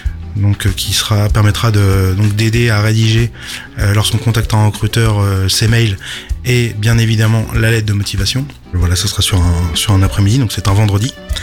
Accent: Le Havre, Normandy, France; also born or lived in Harfleur / Gonfreville / Sainte-Adresse; né à Harfleur et j'ai grandi à Gonfreville, Sainte-Adresse et au Havre. Et maintenant j'habite en périphérie du Havre. J'ai 36 ans

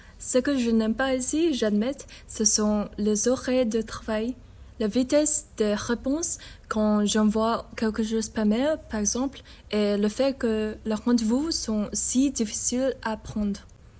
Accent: China; French is a second language; moved away; Nous venons de Chine et nous sommes ici pour nos études.

